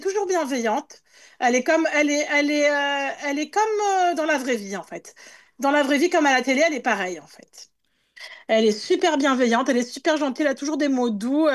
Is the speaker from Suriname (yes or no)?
no; Guatemala; now in Marseille, France; je lui ai dit que je venais du Guatemala